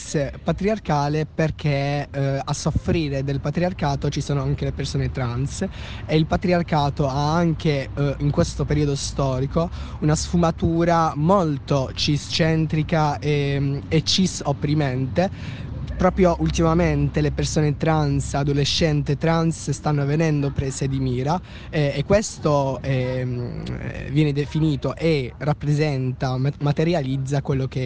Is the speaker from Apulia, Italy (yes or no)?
yes; Bari, Apulia, Italy; perché noi siamo di Bari